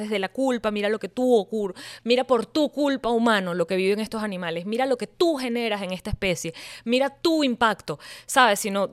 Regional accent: Venezuela; nos pasa, bebeches, como venezolanos, cuando estás en un país donde noticias de Venezuela que llegaron fueron muy puntuales

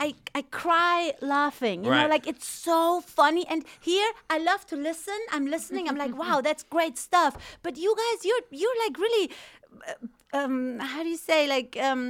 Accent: Germany; English is a second language; I when I step on stage and I say, hey, I'm from Germany, and they already like, they recognize the accent.

